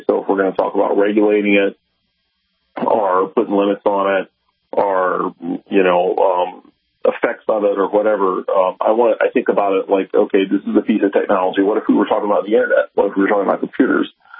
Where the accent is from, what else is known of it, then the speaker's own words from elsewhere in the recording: Louisiana, United States; also born or lived in Boston / Chicago / San Francisco; now in Austin, United States; And so I got a good dose of that growing up in South Louisiana. And I have kept it with me. And I've lived in Boston and Chicago and San Francisco.